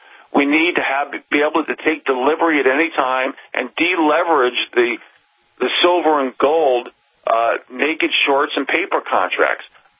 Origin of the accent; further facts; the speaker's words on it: United States; Being an American is not a spectator sport.